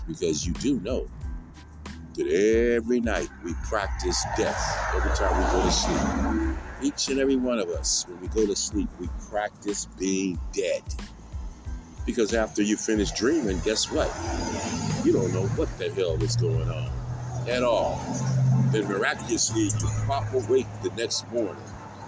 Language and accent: English; United States; Well, whatever that is, I am an American. I'm an American first, and everything else you want to call me is second.